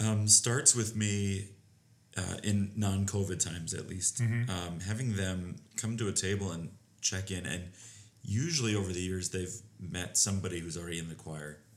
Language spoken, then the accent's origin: English; St. Cloud, Minnesota, United States; And so we were blessed on every musical front growing up in St. Cloud